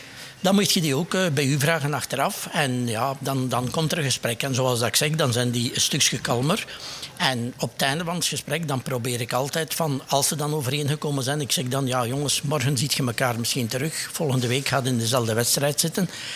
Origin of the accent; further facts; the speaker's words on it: Ninove, Flanders, Belgium; omdat we van Ninove zijn